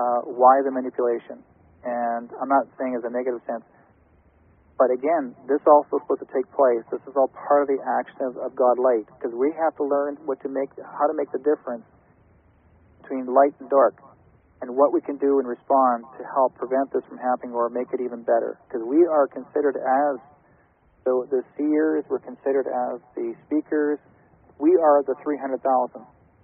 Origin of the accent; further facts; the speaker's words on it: Canada; I'm not an American, I'm a Canadian, but yourselves being American, you believe strong, free, the brave, your Constitution, right?